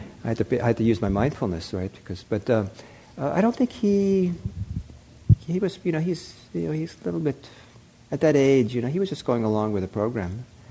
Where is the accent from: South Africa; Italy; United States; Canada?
Italy; I grew up in Italy, and half my growing up